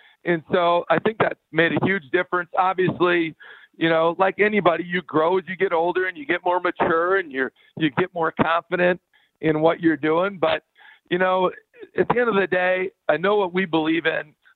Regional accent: Stephen, Minnesota, United States; I'm a guy from Stephen, Minnesota, graduated number two in my class. There were 18 of us.

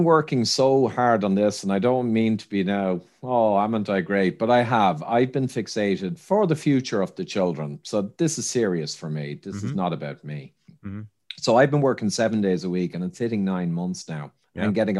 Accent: Ireland; But Ireland's my home country, so I don't wear one.

